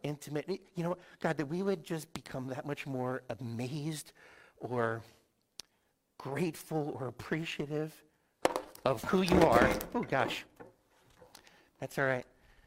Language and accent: English; Yardley, Pennsylvania, United States; I grew up in Bucks County in a town called Yardley, which is about 40 minutes or so, let's say, north of Philadelphia.